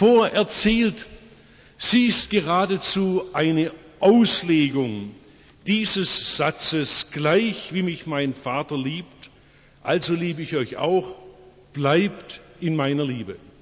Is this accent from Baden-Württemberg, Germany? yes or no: yes; Oberndorf, Baden-Württemberg, Germany; Ich bin hier daheim, in Oberndorf geboren und aufgewachsen, in Rottweil Abitur gemacht